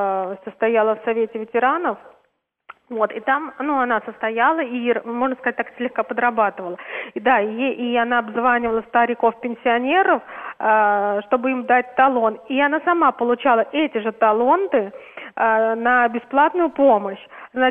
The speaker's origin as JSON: {"language": "Russian", "region": "Moscow", "country": "Russia", "said": "я из Москвы."}